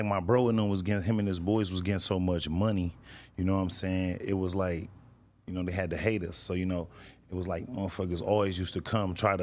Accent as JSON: {"language": "English", "town": "Grand Rapids", "region": "Michigan", "country": "United States", "tie": "born there", "said": "So I was born in Grand Rapids, Michigan."}